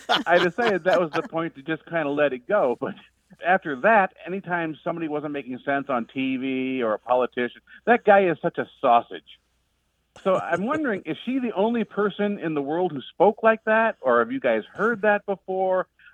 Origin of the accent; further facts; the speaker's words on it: Midwest, United States; now in South Carolina, United States; Although I'm living in South Carolina now, I'm originally a Midwesterner.